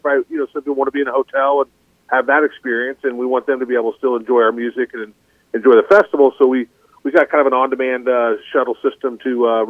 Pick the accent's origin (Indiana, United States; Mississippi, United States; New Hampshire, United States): Indiana, United States; Indianapolis; You know, I'm personally from Indianapolis, and so, you know, the nonprofit eventually wants to own some land down in Martin County area